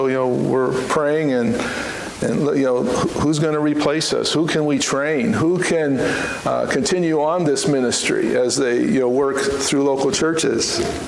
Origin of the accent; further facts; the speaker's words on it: Iowa, United States; At the University of Iowa, you have to forgive me for going there, but I'm from Iowa originally, and we're Hawkeyes.